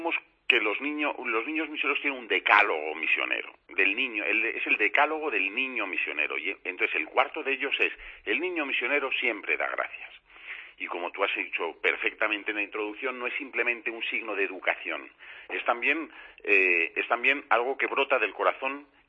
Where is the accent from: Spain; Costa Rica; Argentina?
Spain; Entonces te vienen los niños y dicen: ¿de dónde eres? Y desde España.